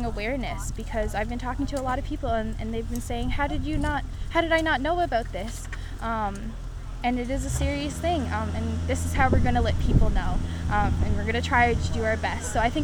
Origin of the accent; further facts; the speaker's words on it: Newfoundland and Labrador, Canada; I'm from Labrador, my family is as well.